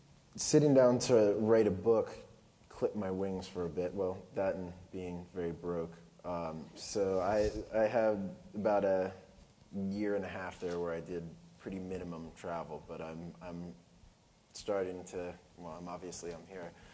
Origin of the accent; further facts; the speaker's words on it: United States; But as an American, we're not so shocked by firearms.